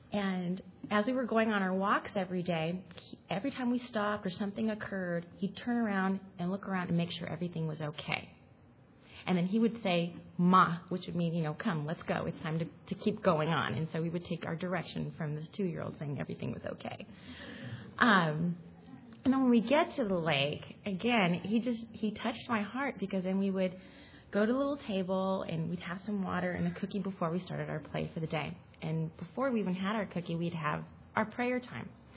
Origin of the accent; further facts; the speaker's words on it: California, United States; I'm from California. It's hot.